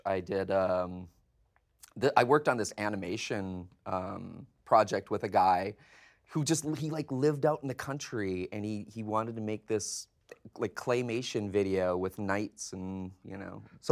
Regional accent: North Dakota, United States; now in Riverside, United States; No, I'm actually from North Dakota.

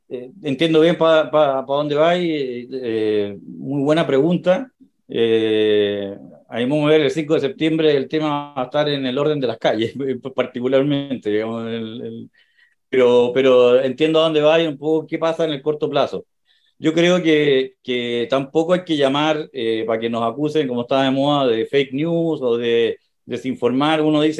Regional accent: Chile; nosotros éramos jóvenes cuando todas estas cosas nos dividían como chilenos

